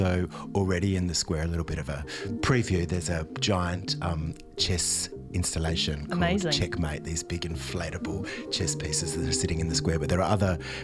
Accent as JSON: {"language": "English", "country": "Australia", "accent": "Australian", "lives_now": "Auckland, New Zealand", "said": "I am from Australia"}